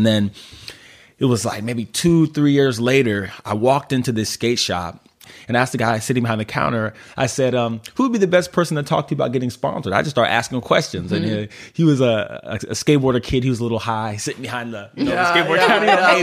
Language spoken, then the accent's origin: English; Alaska, United States; I'm born and raised in Alaska, and when I was younger, I was super, super hyper